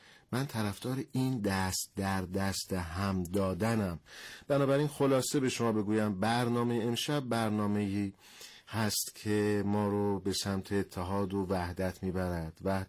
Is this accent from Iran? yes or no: yes; Iran; به عنوان یک ایرانی رنگ‌های گوناگون رو، لباس‌های گوناگون رو تحمل کنیم.